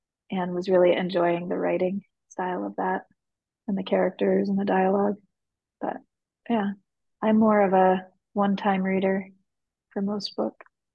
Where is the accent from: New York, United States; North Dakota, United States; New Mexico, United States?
New York, United States; Hudson